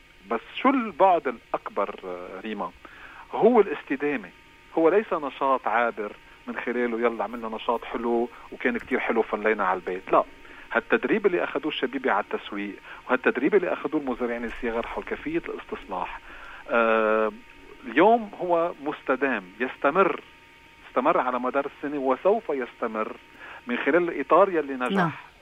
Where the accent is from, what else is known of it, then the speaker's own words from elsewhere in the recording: Lebanon; ونحن كمان كلبنانيين